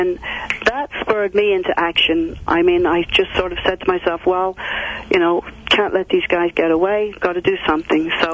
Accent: Dublin, Leinster, Ireland; I am Irish. I'm from Dublin, yes.

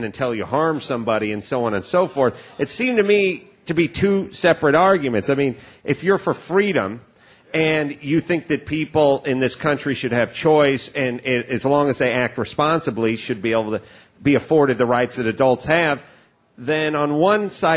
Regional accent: North Hollywood, California, United States; in North Hollywood, my hometown, by the way, just up the street on Laurel Canyon where I grew up

